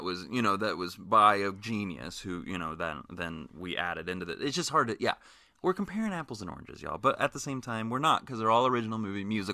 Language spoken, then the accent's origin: English; Kansas, United States; I'm from Kansas, goddamn.